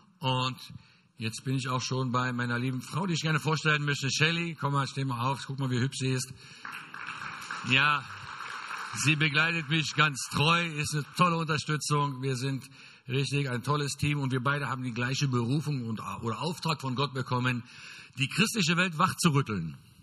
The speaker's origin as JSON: {"language": "German", "country": "Israel", "tie": "born or raised there", "also_born_or_lived": "Germany", "said": "weshalb ich als Israeli Deutsch spreche, das kommt daher, ich bin in Deutschland geboren. Mit 11 Jahren sind wir nach Israel eingewandert und leben dort, seitdem ich 11 Jahre bin, lebe ich dort in Israel, bin dort aufgewachsen."}